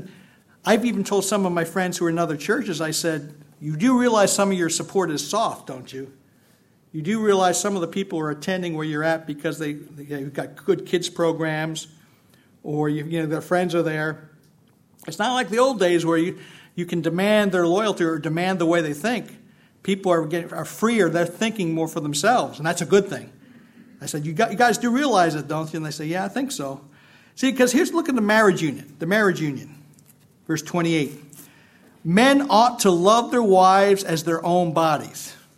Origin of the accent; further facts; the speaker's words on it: Pennsylvania, United States; I grew up here in Pennsylvania and around some great Italian families.